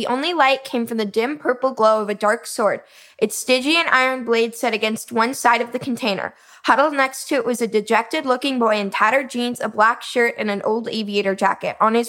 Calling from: Memphis, Tennessee, United States; I'm from Memphis, Tennessee.

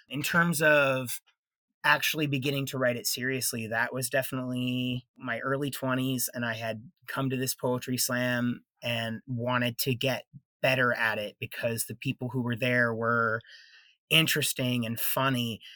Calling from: New York City, New York, United States; I'm dialing in from New York City today.

